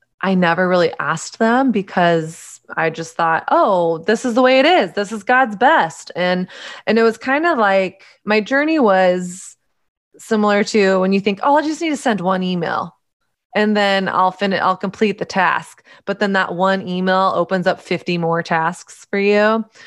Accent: Southern United States, United States; it's my story of growing up in Southern conservative Christian culture in the height of the purity movement.

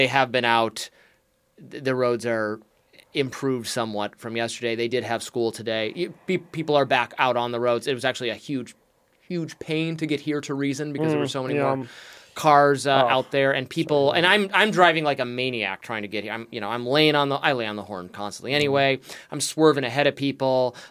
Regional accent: Michigan, United States; Well, I'm from Michigan, so I'm used to snow.

